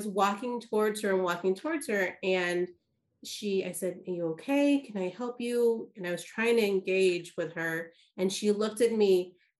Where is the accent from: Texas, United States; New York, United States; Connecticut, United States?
Texas, United States; Dallas; No, I'm from Dallas.